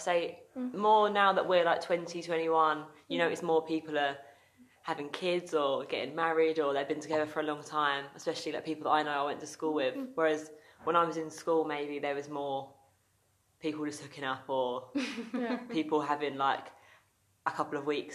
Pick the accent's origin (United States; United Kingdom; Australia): United Kingdom; England; I'm also 21, and I'm from England.